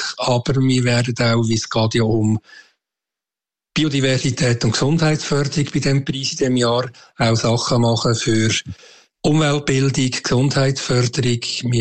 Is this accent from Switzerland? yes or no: yes; Switzerland; von denen hat es eben viel, viel zu wenig bei uns in der Schweiz.